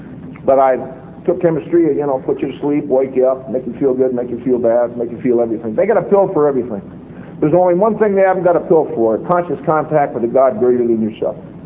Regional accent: California, United States; And he was from the South, and I'm from California.

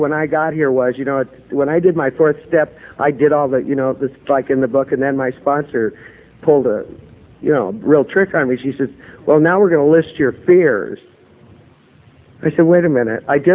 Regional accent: Los Angeles, California, United States; I'm a native Angeleno born and raised in California.

